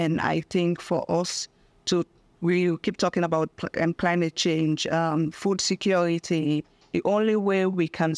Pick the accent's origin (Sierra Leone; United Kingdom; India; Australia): Sierra Leone; now in Accra, Ghana; I'm from Sierra Leone, based in Accra, Ghana.